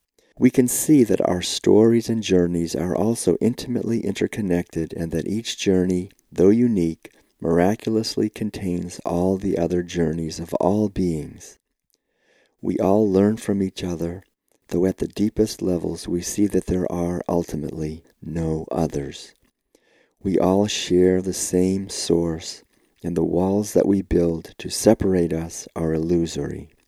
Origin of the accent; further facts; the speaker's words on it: Concord, Massachusetts, United States; Being born and raised in Concord gave me a sense of intimate connectedness with these two revolutions and of being their descendant